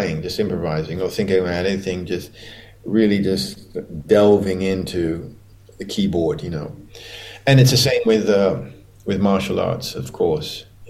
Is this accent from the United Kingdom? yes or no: yes; Abingdon, South East England, United Kingdom; also born or lived in Yemen / Acton / Kew Gardens; I wasn't born in England. I was born in Yemen because my father was drafted into the Royal Air Force. But, you know, formative years. So we lived in Oxford. We lived on the Royal Air Force Base in Abingdon, in Oxford.